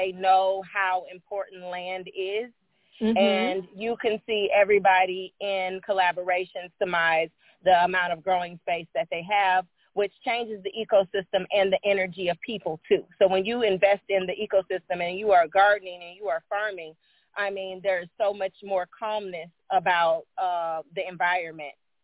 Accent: Midwest, United States; I was raised in the Midwest.

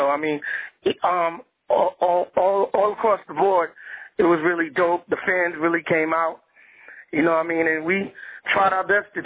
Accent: Queens, New York, United States; I mean, I'm from Queens, New York, you know what I'm saying?

